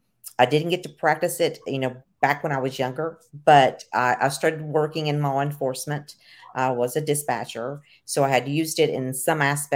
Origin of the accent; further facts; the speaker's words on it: Tennessee, United States; I was raised here in Tennessee and, it was not allowed.